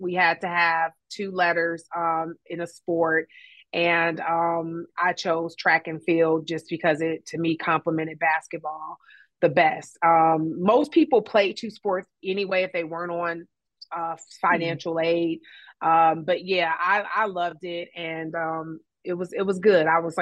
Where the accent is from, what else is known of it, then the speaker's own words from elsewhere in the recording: Detroit, Michigan, United States; But yes, I hail from Detroit, Michigan, and found my way to North Carolina.